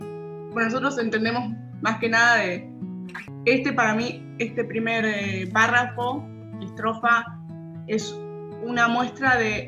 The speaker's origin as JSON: {"language": "Spanish", "country": "Argentina", "said": "soy de Argentina, actualmente, como casi toda la gente que está viendo este video, estoy en mi casa"}